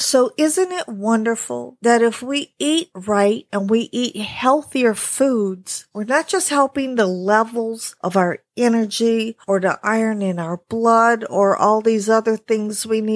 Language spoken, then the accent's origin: English; Louisiana, United States; I grew up in Louisiana. I grew up as a little girl eating bland food because that's how my mother cooked it.